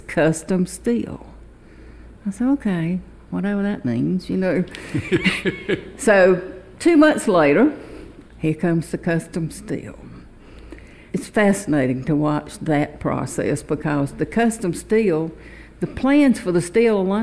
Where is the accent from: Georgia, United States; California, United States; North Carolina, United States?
Georgia, United States; Sparta; also born or lived in Augusta, United States; I was born in Augusta, Georgia when my daddy was in med school.